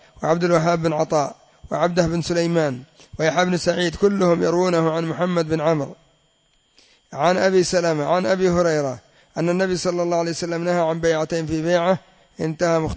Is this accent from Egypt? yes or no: no; Yemen; كما يفعل الكريمي عندنا في اليمن